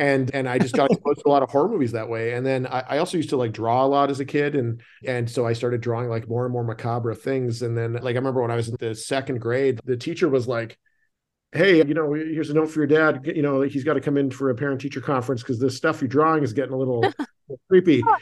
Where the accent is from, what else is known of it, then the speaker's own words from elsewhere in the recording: Canada; now in Los Angeles, United States; I'm a director based in Los Angeles, but I'm originally from Canada.